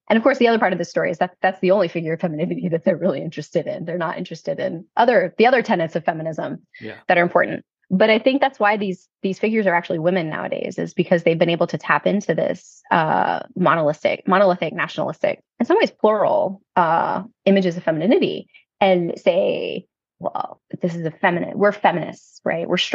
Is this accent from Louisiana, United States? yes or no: yes; New Orleans, Louisiana, United States; I grew up in New Orleans. I'm from here originally.